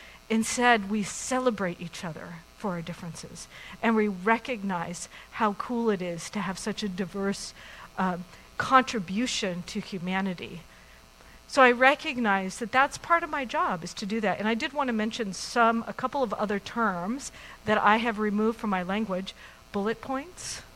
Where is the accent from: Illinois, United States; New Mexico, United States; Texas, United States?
New Mexico, United States; also born or lived in California; now in Bellingham, United States; I didn't grow up here in Bellingham, but I grew up in New Mexico and moved to California, and now I've moved here